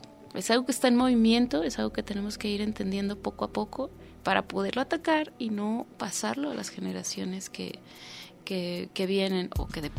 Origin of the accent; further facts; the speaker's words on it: Mexico; Hay cosas que me cuestan mucho trabajo de nosotros como mexicanos, pero me da mucho orgullo también como el país